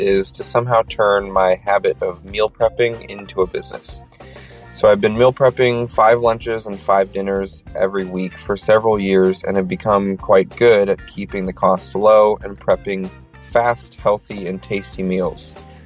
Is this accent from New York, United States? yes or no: no; Santa Barbara, California, United States; I'm from Santa Barbara, California.